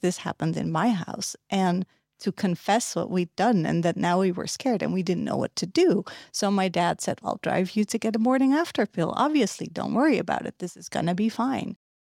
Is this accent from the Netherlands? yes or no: yes; Netherlands; Yes, I grew up in the Netherlands.